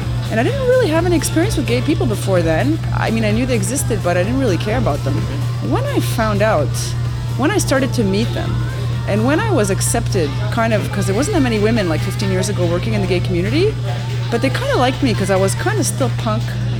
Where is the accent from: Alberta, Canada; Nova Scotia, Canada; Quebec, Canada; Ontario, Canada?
Quebec, Canada; Montreal; I moved here in 73. I was 3 years old. Talk about culture shock. I grew up in the West Island.